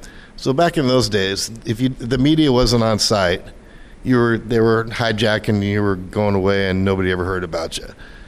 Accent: San Diego, California, United States; I grew up in San Diego, you know.

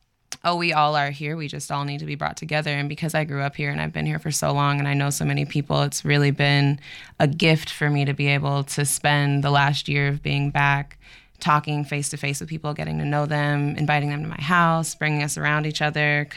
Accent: Portland, Oregon, United States; also born or lived in Baltimore, Maryland; I grew up here. I'm from Baltimore originally. My family moved here when I was six, so I'm a Portland baby.

